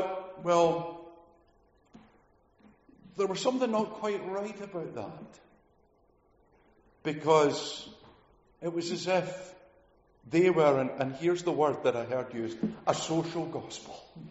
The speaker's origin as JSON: {"language": "English", "town": "Wishaw", "region": "Scotland", "country": "United Kingdom", "tie": "born or raised there", "said": "Some of you are aware that as I grew up in Wishaw Baptist Church, for most of the period when I was really aware of what was happening, Noel was our pastor. But growing up there, what you might call within Lanarkshire evangelicalism"}